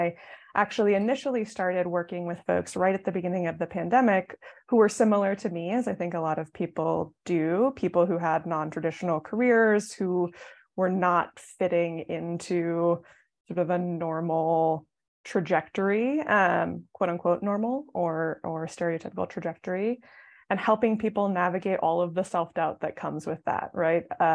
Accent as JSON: {"language": "English", "town": "Denver", "region": "Colorado", "country": "United States", "tie": "born or raised there", "lives_now": "Moscow, United States", "said": "It's 2:00 in the morning where I am right now from Moscow, Idaho. This is the last day in my house until I move back to my hometown of Denver."}